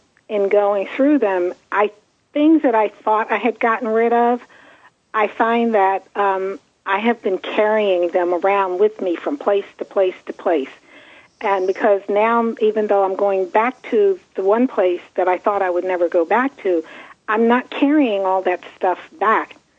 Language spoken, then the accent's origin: English; Maryland, United States; Now, I'm originally from Maryland, but I never had any intention of going back there. But I'm now moving to Maryland next month